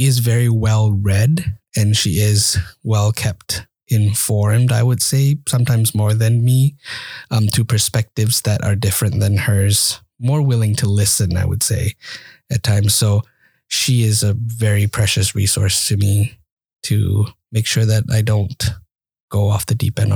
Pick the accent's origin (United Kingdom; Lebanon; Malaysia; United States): Malaysia; So the Indian side and the Chinese side, and then growing up in Southeast Asia with a very unique Malaysian kind of mix, and then not being fully anything kind of informed my perspective on growing up.